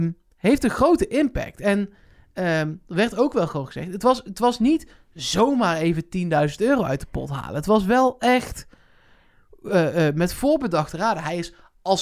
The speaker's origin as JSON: {"language": "Dutch", "country": "Netherlands", "said": "Maar wij zijn Nederlanders, daar is dat doodnormaal."}